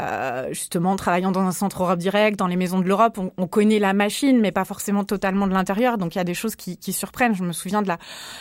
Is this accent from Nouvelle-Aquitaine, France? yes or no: yes; Limoges, Nouvelle-Aquitaine, France; je suis originaire de Limoges.